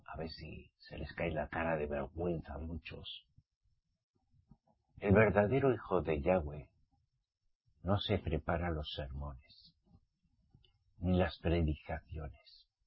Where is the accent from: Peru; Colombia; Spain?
Spain; Basque Country; Soy del País Vasco. Nacido en el País Vasco.